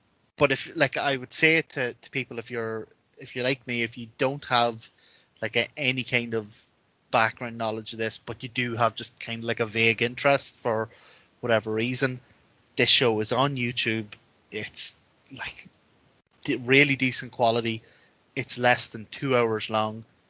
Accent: Northern Ireland, United Kingdom; growing up in South Armagh. In the 90s

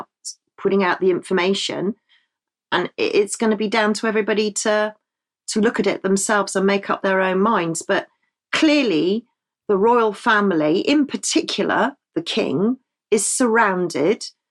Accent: London, United Kingdom; because I was born and brought up in London

